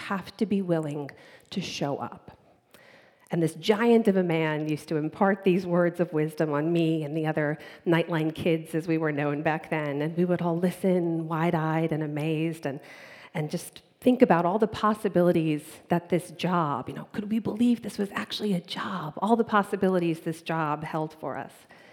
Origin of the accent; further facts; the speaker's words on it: United States; they've really struck me as a journalist and as an American.